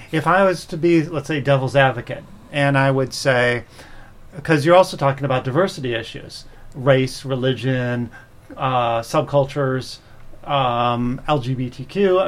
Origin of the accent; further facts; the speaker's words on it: Chicago, Illinois, United States; I'm from Chicago, and I've certainly heard that term for very urban districts where there's no grocery stores.